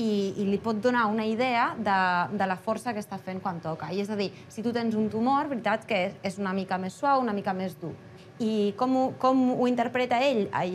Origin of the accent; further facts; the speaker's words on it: Uruguay; Catalan is a second language; Jo soc d'Uruguai.